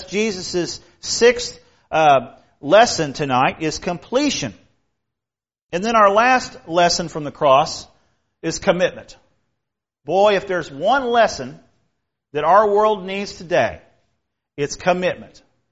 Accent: Champaign-Urbana, Illinois, United States; I grew up in Illinois. That's my home where I grew up. Champaign-Urbana, Illinois is where I grew up. What we had was corn and soybeans.

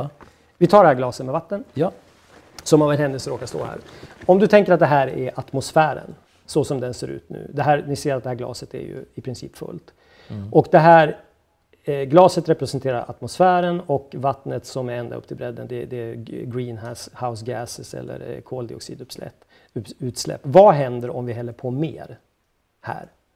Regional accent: Värmland, Sweden; Ja, och Norrlands inland och norra Värmland där jag kommer från och olika ställen.

